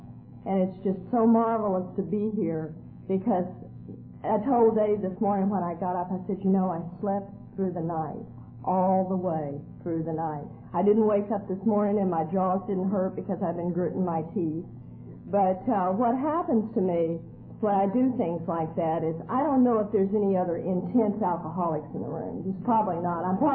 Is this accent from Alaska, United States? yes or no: no; Texas, United States; Well, I am Southern born and raised, and I was born and raised in Texas.